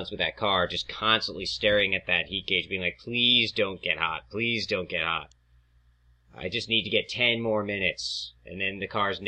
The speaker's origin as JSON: {"language": "English", "town": "Allentown", "region": "Pennsylvania", "country": "United States", "tie": "born or raised there", "said": "because I grew up in Allentown, Pennsylvania, 3 hours from Penn State, where I went to college."}